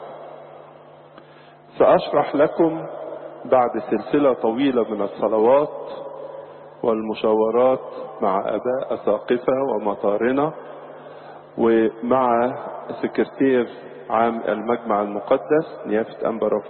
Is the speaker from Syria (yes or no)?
no; Egypt; وكروز بلادنا مصر